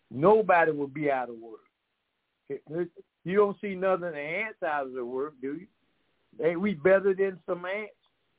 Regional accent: Decatur, Georgia, United States; We are from Decatur, Georgia.

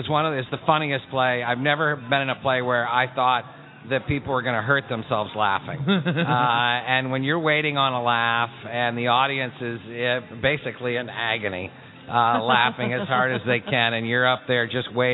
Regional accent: Chicago, Illinois, United States; Hey, I'm from Chicago. I'm great.

